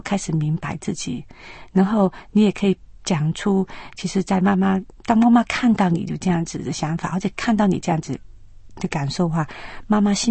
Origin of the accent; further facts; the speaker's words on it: China; 其实我们中国人不很善于表达自己感受